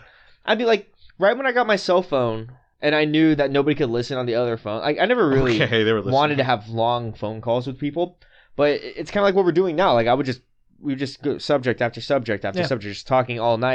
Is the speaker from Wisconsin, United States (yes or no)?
no; California, United States; Well, I grew up in Orange County, and I remember I had family that lived in San Luis Obispo.